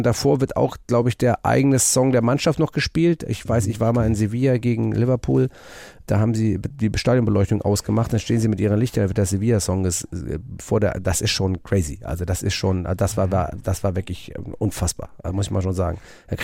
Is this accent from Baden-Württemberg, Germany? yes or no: no; Hamburg, Germany; Ich bin Hamburger, genau.